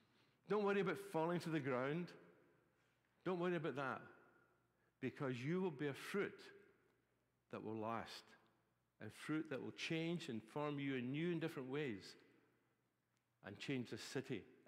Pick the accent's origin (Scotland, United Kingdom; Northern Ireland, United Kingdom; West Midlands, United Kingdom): Scotland, United Kingdom; even my money as a Scotsman